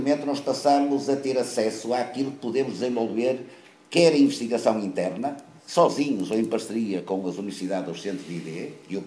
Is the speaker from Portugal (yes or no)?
yes; Lisbon, Portugal; eu sou de Lisboa